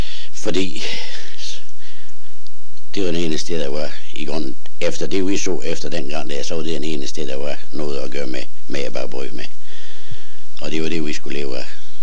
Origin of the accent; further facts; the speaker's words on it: Frøstrup, North Denmark Region, Denmark; Nej, jeg kommer fra Frøstrup. Det er min by, som er opfødt som dreng.